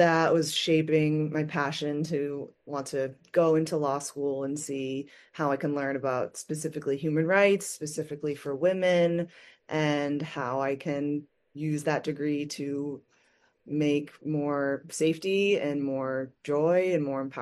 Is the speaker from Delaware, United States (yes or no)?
no; Massachusetts, United States; I grew up outside of Boston and was raised by a family of public servants.